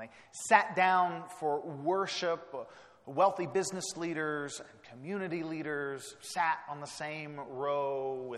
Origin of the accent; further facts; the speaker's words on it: Texas, United States; which as a Texan, I believe that if brisket or ribs is to have a sauce, then it should be spicy and tangy